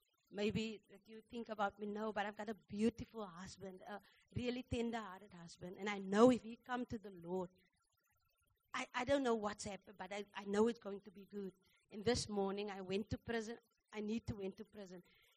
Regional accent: Franschhoek, Western Cape, South Africa; Because I'm from Franschhoek. I don't even know a prison.

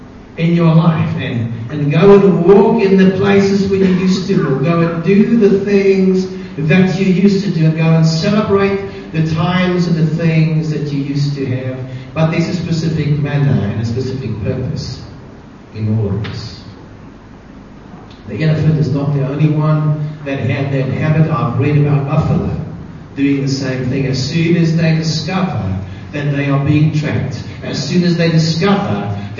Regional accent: Randburg, Gauteng, South Africa; And I grew up in Randburg, and every December holiday we would spend at that house in Kerbstadt.

